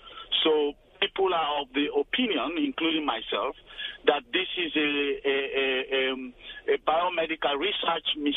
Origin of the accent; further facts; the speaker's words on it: Northern Province, Sierra Leone; I'm actually from Sierra Leone and close to the Guinea border.